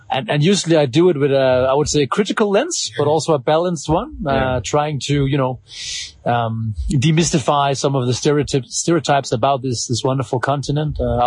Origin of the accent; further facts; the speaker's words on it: Denmark; now in Lusaka, Zambia; I'm from Denmark. I work as an Africa correspondent. I'm a journalist. Mm-hmm. I'm currently based in Zambia, in the beautiful neighboring country to Namibia.